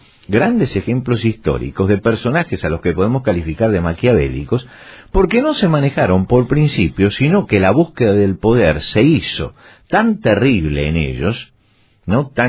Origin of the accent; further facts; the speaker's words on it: Argentina; yo recuerdo en mi país, en Argentina, en plena guerra de las Malvinas